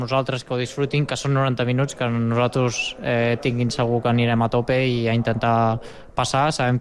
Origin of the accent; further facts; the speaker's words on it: Catalonia, Spain; soc de Catalunya i el Barça m'hagués agradat molt